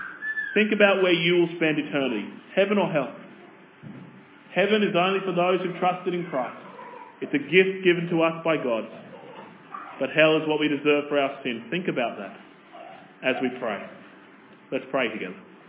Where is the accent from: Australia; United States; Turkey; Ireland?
Australia; I'm an Aussie.